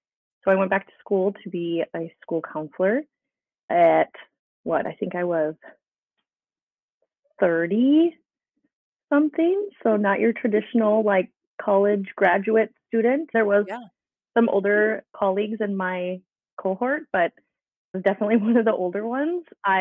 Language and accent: English; Alexandria, Minnesota, United States; I grew up in Alexandria, Minnesota, land of the lakes.